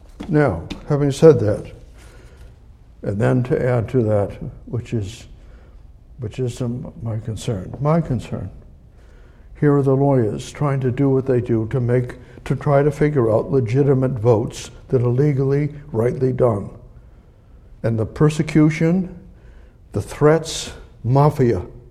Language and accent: English; Somerville, Massachusetts, United States; also born or lived in California; Years ago, before I went to California, I was raised in Somerville, and that was, and the corruption as a little, as a boy, I grew up.